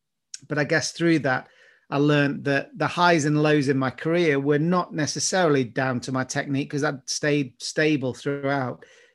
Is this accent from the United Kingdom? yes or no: yes; Stoke-on-Trent, West Midlands, United Kingdom; born there; I was born in Stoke.